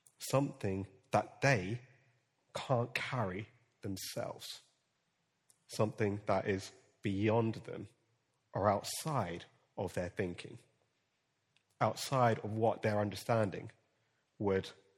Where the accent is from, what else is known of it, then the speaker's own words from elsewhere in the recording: West Croydon, London, United Kingdom; also born or lived in Purley; I'm a Croydon boy. I was born and bred in West Croydon, grew up 2 minutes away from Sellers Park, went to Ecclesbourne Primary School, and then moved to Purley just before I turned to a teenager, and then went to Coulston High.